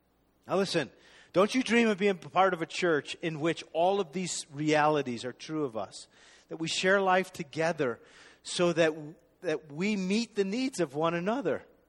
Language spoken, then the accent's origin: English; Boulder, Colorado, United States; To which I said, well, I'm from Boulder too. It's like, I'm from Boulder and I have a church background.